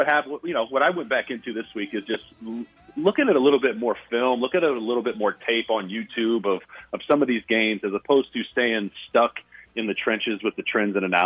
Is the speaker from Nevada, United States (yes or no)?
yes; Las Vegas, Nevada, United States; I'm taking Texas San Antonio, UTSA, -21 against my hometown running Rebels.